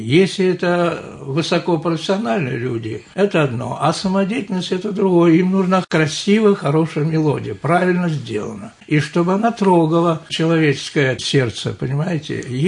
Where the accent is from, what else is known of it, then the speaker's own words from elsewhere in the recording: Otrozhka, Voronezh Oblast, Russia; born there; Я родился под Воронежем, поселок Отрожка.